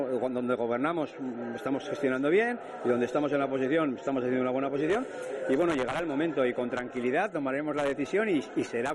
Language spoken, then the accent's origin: Spanish; Navarre, Spain; somos los navarros los españoles que más impuestos pagamos en IRPF